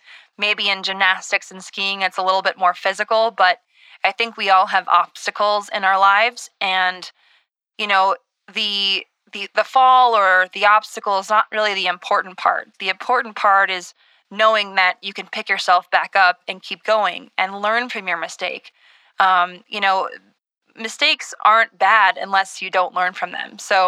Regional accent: Minnesota, United States; I won the Olympics in downhill skiing. I'm from Minnesota

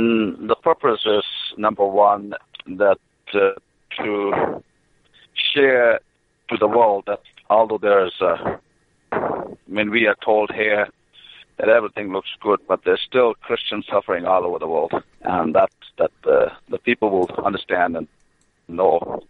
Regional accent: Pakistan; English is a second language; my family suffered for our own faith in Christ when I was growing up in Pakistan.

